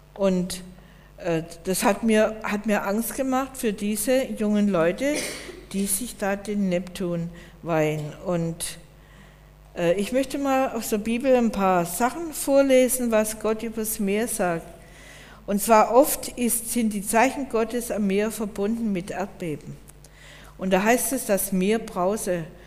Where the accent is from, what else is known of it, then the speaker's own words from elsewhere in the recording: Southern Germany, Germany; ich bin mehr eine Landratte, ja, ich komme aus Süddeutschland, ich liebe mehr die Berge und fühle mich da geschützt